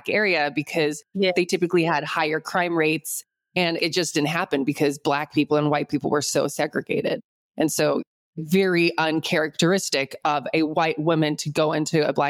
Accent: South Africa; now in United States; We're South African immigrants, and South Africa has one of the highest crime rates in the world, actually.

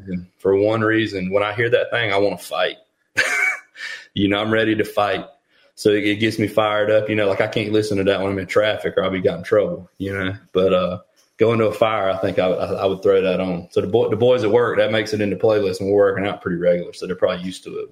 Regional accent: the South, United States; I grew up in the South. Everybody hears my accent. They're thinking country music, Southern rock, blah, blah. I grew up in a very diverse community.

